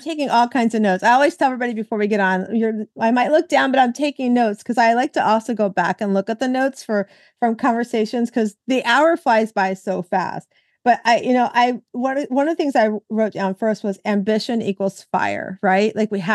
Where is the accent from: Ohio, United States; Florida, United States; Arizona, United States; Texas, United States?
Florida, United States; West Palm Beach; You know, I grew up in Florida over in West Palm Beach, and where I went to school, I saw a lot of that where I lived.